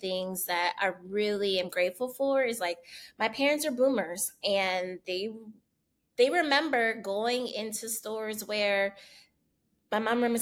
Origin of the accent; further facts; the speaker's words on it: Tampa, Florida, United States; born there; I know that I want better for myself than like the poverty I was born into in Tampa